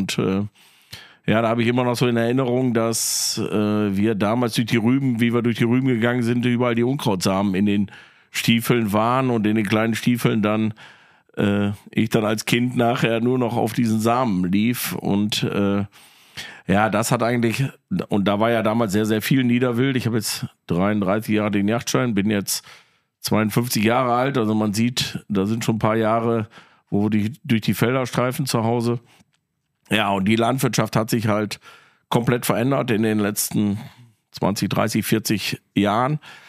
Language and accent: German; Krefeld, North Rhine-Westphalia, Germany; Ich komme aus Krefeld oder wir kommen aus Krefeld, wie der Name Krefelder Fuchsfalle ja schon sagt.